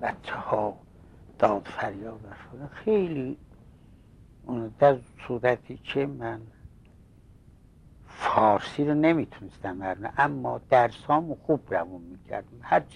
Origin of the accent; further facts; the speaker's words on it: Iran; accent: Azerbaijani; Persian is a second language; لهجه ای داشتم، الانم دارم، هر کسی با ما اولین دفعه صحبت بکنه میفهمی که ما آذربایجانی هستیم، آذری هستیم، از لهجه‌مون میفهمم.